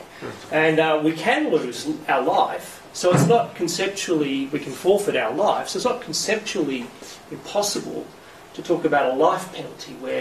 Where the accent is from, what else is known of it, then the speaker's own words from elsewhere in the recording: Australia; accent: Australian; Sorry, it's my English accent. Australian accent.